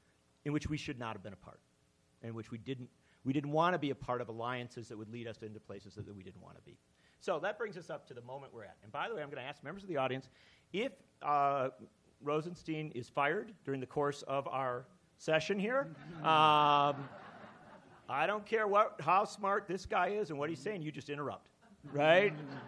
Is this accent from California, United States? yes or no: no; Wisconsin, United States; I come from Wisconsin, and there is an incredible pattern of troublesome meddling in Milwaukee, Wisconsin